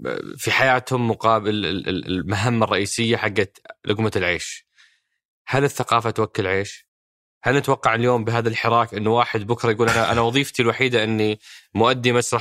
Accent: Saudi Arabia; عندنا في السعودية

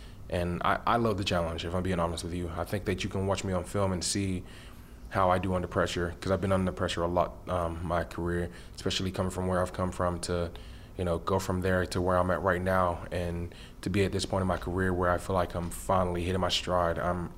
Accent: New Jersey, United States; also born or lived in London; I grew up in Jersey when I moved from London

